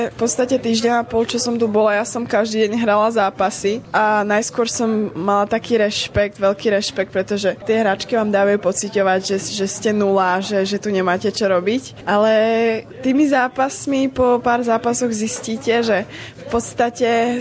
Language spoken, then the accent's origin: Slovak; Topoľčany, Nitra Region, Slovakia; takže ja už vlastne ani neviem, odkiaľ som. Pretože nikto nenapísal to Topolčany.